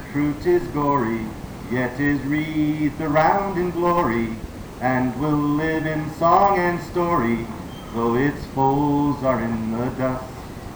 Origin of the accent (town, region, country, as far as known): the South, United States